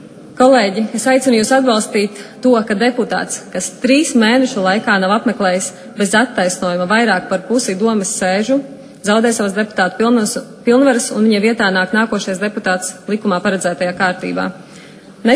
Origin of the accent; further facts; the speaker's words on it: Rēzekne, Latgale, Latvia; Es pati esmu no Rēzeknes